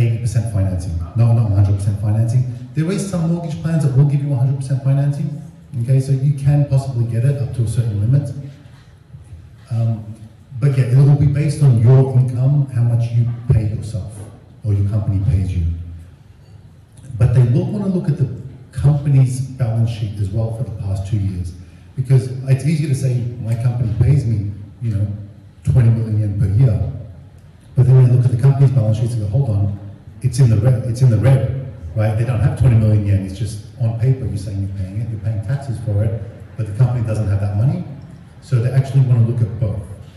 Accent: Australia; I'm Australian

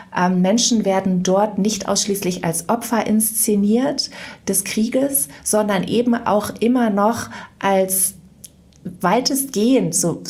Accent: Mönchengladbach, North Rhine-Westphalia, Germany; nach meinen ersten Schritten bei der Lokalzeitung in Mönchengladbach, wo ich aufgewachsen bin ich dann nach Bonn gekommen

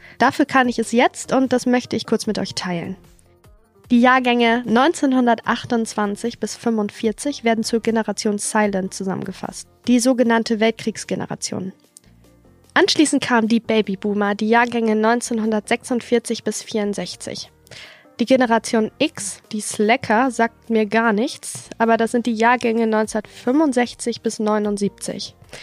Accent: Haselünne, Lower Saxony, Germany; born there; Ich bin 26 Jahre alt und Regionalmanagerin beim Zweckverband Erholungsgebiet Hasetal. Ich bin hier in Haselünne geboren und war für meine Ausbildung in Dortmund und jetzt bin ich wieder zurückgekommen. Und hier will ich auch bleiben.

